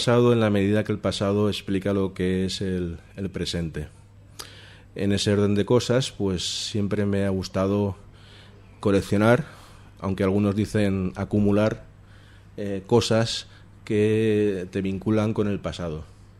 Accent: Castellón de la Plana, Valencian Community, Spain; soy de Castellón y tiene sus cosas buenas y sus cosas malas. Y aparte de economista y castellonense

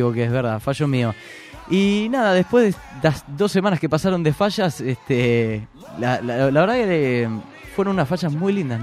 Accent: Argentina; Se nota que no hablo muy bien el valenciano, ¿no? Nota que soy argentino.

